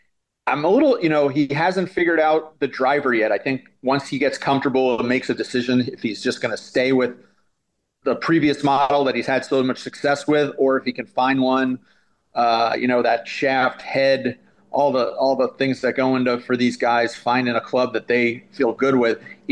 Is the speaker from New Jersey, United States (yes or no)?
no; New York, United States; There's a guy who I'm a Met from the Met New York area, and have followed his career since he's quite a young kid.